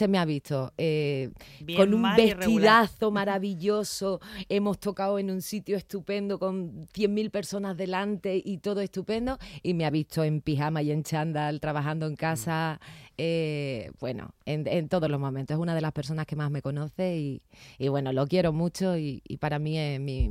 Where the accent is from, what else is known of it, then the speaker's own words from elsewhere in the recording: Cádiz, Andalusia, Spain; Yo soy de Cádiz.